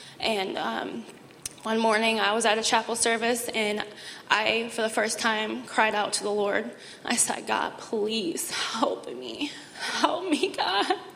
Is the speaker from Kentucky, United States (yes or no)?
no; Muskegon, Michigan, United States; I'm 28 years old, and I'm from Muskegon. I grew up in a Christian family.